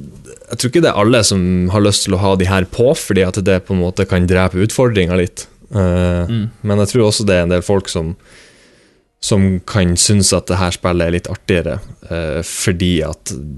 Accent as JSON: {"language": "Norwegian", "town": "Bodø", "region": "Nordland", "country": "Norway", "said": "Nå har jeg vært hjemme i Bodø nå."}